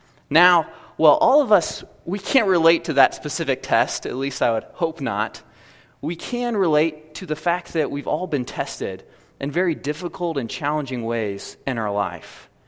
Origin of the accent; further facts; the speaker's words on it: Kansas City, Missouri, United States; Growing up in Kansas City, we had a small little creek that ran behind our house about a mile or two in each direction.